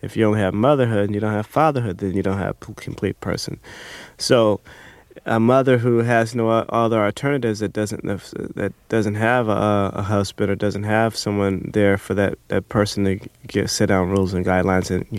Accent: Inglewood, California, United States; I grew up on Vermont and Hunter first, and in a part of South L.A. known as Inglewood, in the flight path of LAX. And it was rough, but it wasn't as rough as it is now

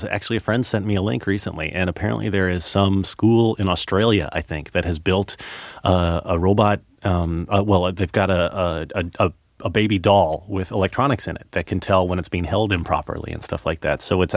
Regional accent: Dallas, Texas, United States; You know, I grew up in Dallas, Texas, and in middle school, all the kids in health class at a certain point had to carry around baskets

